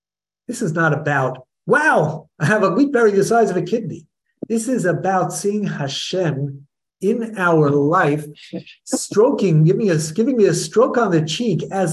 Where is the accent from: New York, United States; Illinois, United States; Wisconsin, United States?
New York, United States; I just remember my when we were growing up in Brooklyn, there was always the bullies on the block. They didn't like the little Jewish boys.